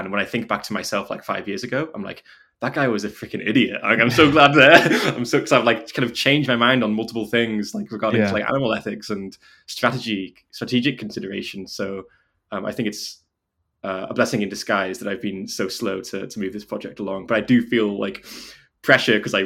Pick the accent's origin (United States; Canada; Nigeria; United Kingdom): United Kingdom; Wrexham, Wales; now in London, United Kingdom; and I'm originally from North Wales, Wrexham. I now live in London